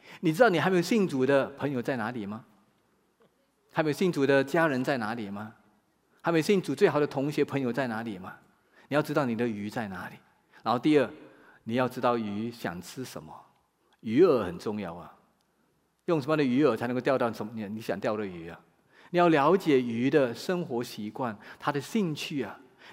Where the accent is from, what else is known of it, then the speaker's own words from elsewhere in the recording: Malaysia; 我一定特地的从吉隆坡开车，开了3个多小时的车来到我的老家